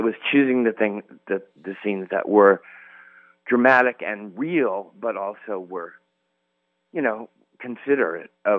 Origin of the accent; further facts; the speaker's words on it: Paris, Missouri, United States; also born or lived in Madison, Missouri; Well, this is my home, you know. I grew up in Paris, Missouri, and Madison, Missouri, and I went to school in Columbia